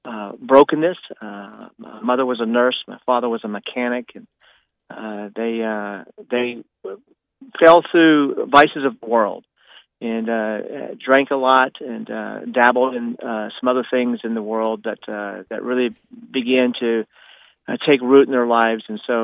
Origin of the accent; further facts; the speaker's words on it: Columbia, South Carolina, United States; Well, Danny, I actually grew up in Columbia, South Carolina. I was born there in 1965, and actually kind of a large family.